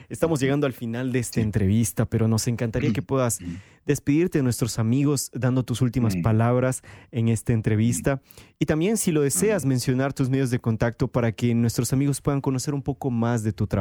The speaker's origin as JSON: {"language": "Spanish", "country": "Ecuador", "moved": "yes", "lives_now": "Brazil", "said": "yo cuando viví en Ecuador, yo soy de Ecuador, yo no tenía la costumbre de comer un postre al final del almuerzo. Pero aquí vivo en Brasil"}